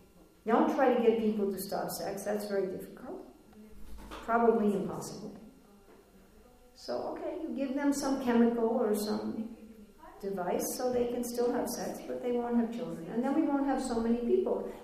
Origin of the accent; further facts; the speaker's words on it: United States; I'm an American. We don't throw our garbage on the street.